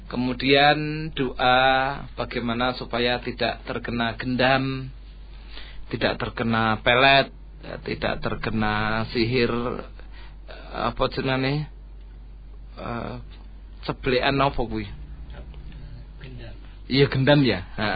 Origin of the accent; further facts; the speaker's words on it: Salatiga, Central Java, Indonesia; saya termasuk jarang yang libur karena saya sendiri juga asli Salatiga, juga dekat.